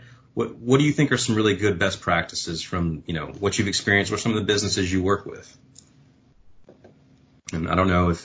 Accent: Texas, United States; I'm originally from Texas, and I used to sell pool contractors SEO and paid search.

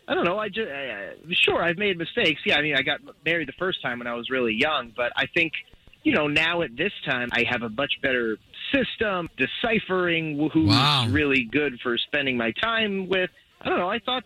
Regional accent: Altamonte Springs, Florida, United States; I'm from Altamont Springs.

